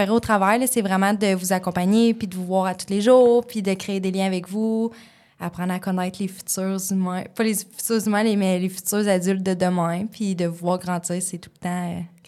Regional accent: Maniwaki, Quebec, Canada; De Maniwaki, okay, okay. Né à Maniwaki.

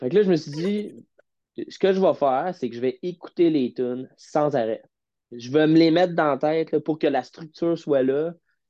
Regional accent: Mirabel, Quebec, Canada; Puis moi, je viens de Mirabel, j'habitais à Saint-Augustin un temps.

